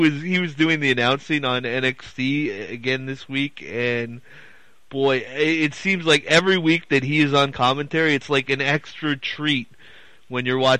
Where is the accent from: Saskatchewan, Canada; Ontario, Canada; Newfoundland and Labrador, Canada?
Ontario, Canada; Hamilton; from my hometown, Hamilton, Ontario, Canada. So it's great to have another Hamiltonian on the program.